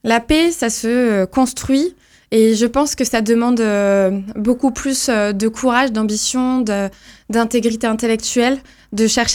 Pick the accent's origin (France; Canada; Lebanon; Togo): France; Nous, en tant qu'Union européenne, en tant que Français